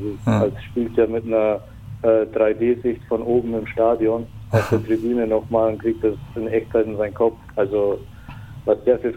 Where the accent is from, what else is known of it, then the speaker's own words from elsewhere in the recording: Fürstenwalde, Brandenburg, Germany; Also ich habe schon früh angefangen mit dem Fußball bei mir in Fürstenwalde, da wo ich aufgewachsen bin.